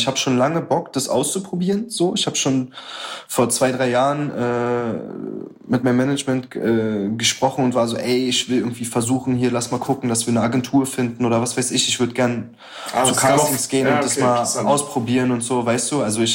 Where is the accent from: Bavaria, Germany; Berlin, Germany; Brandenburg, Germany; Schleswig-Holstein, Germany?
Berlin, Germany; weil wir sind aus Gropestadt